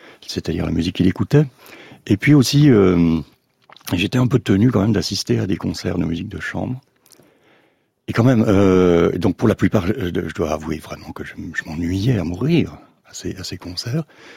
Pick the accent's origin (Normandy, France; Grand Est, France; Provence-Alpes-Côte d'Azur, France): Grand Est, France; Sainte-Marie-aux-Mines; à Sainte-Marie-aux-Mines, dans cette ville natale, dans ma ville natale